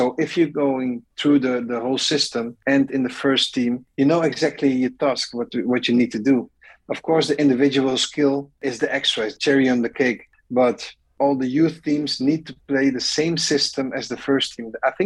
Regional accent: Amsterdam, North Holland, Netherlands; born there; English is a second language; I was born in Amsterdam as well.

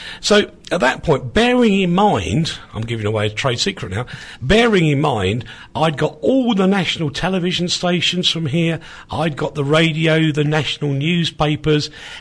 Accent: England, United Kingdom; moved away as an adult; now in Slovakia; And because I'm an English bloke living in Slovakia, I was told I would be one of the people asking Mr. Blair a question.

